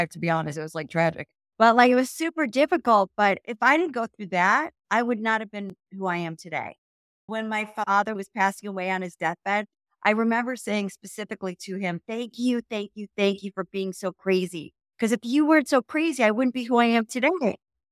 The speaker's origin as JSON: {"language": "English", "region": "Ohio", "country": "United States", "tie": "born or raised there", "said": "I never wanted to leave my hometown. I grew up in a town of 2,500 people in a small town outside of Cleveland, Ohio, called Sugar Falls."}